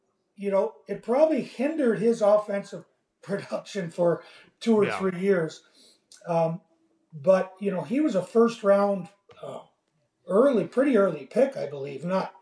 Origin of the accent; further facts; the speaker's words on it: Montreal, Quebec, Canada; So I'm from Montreal.